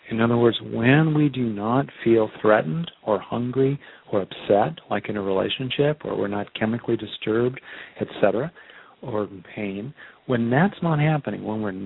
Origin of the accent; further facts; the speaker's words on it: California, United States; I grew up mainly in California. I've spent a lot of time in the wilderness there and elsewhere.